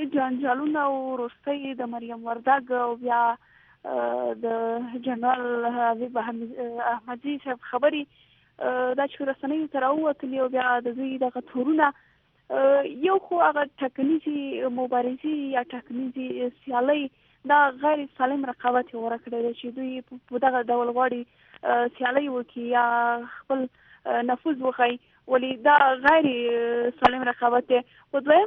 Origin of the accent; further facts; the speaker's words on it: Afghanistan; زه شخصا دا چې زه یو افغان یم او په دغه ټولنه کې ژوند کوم